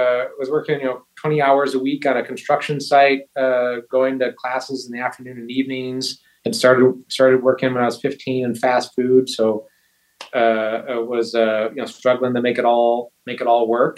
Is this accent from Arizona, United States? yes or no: no; Beaver Dam, Wisconsin, United States; also born or lived in Madison, Wisconsin; now in Colorado, United States; but I grew up, was born and raised in Wisconsin, born in Madison, and then lived for 10 years in a very small town of 15,000 called Beaver Dam.